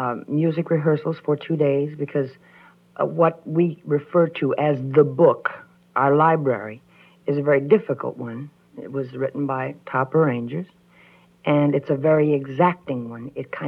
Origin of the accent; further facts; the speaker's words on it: Kentucky, United States; born there; accent: Southern; I was born in Kentucky with a kind of a thick Southern accent, which my grandfather proceeded to rid me of very early on in life